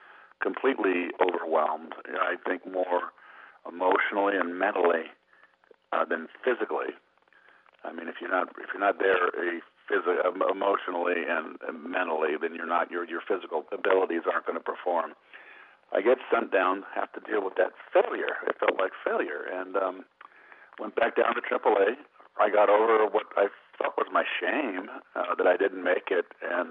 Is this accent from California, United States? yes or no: yes; Pacifica, California, United States; My childhood, I grew up in Northern California, in a coastal beach town surrounded by mountains, 17 miles south of San Francisco, in the Lindemar Beach, which was a small township of Pacifica.